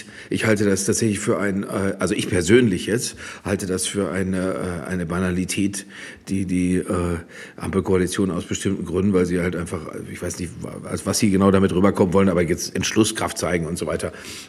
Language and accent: German; Dortmund, North Rhine-Westphalia, Germany; mein bester Freund hat mich damals immer mit ins Konzert in meiner Heimatstadt Dortmund genommen